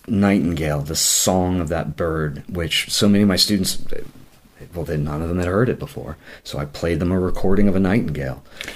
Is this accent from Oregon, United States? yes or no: no; Richmond, Virginia, United States; I grew up in Virginia, and I grew up in Richmond, but we also had a home down on the Rappahannock River.